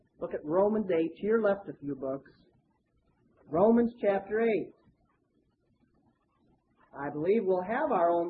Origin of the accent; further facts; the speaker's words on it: United States; when you think about it, as an American, we own the whole shebang, public land